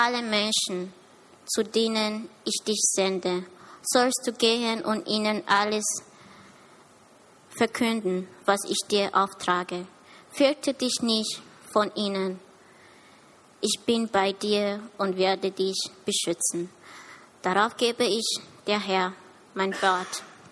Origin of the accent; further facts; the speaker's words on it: Ghana; 18 Jahre alt. Ich komme aus Ghana